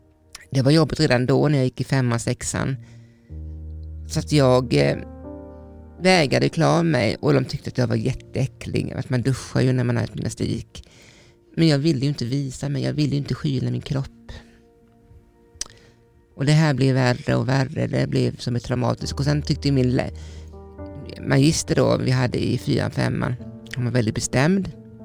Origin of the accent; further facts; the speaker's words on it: Jönköping County, Sweden; Jag kommer från Småland och jag är uppvuxen med min pappa och mamma.